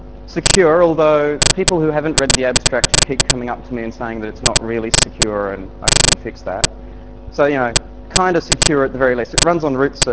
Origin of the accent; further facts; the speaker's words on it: Canberra, Australian Capital Territory, Australia; I come from Canberra.